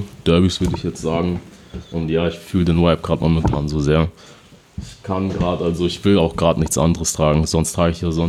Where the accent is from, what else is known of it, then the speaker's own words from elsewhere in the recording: Munich, Bavaria, Germany; ich bin ein gebürtiger Münchner, wurde hier geboren